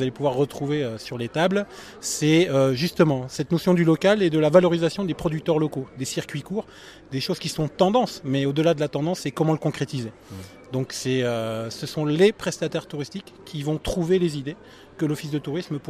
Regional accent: Grand Est, France; now in Bordeaux, France; Moi je suis originaire de Lorraine, mon entreprise est à Bordeaux, mais parce que je suis lorrain, je comprends beaucoup les Picards.

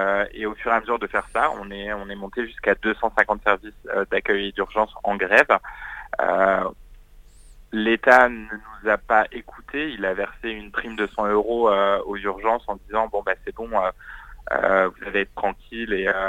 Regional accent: Crépy-en-Valois, Hauts-de-France, France; moi je suis originaire de Crépy-en-Valois

